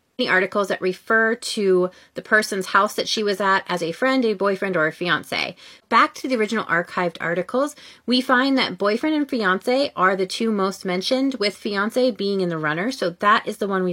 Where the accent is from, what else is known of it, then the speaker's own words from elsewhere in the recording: Maryland, United States; And we're going to start with my home state, Maryland.